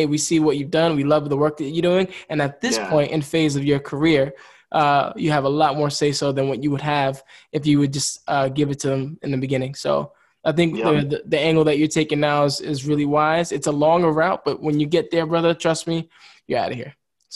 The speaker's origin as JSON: {"language": "English", "country": "United States", "lives_now": "Germany", "said": "where I'm living in the world, being in Germany, as an American"}